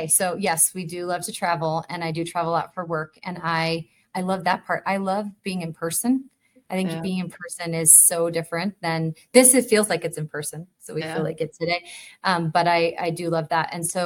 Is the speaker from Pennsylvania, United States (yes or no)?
no; New York, United States; now in Salt Lake City, United States; I grew up outside New York City. I would live there if it was up to me.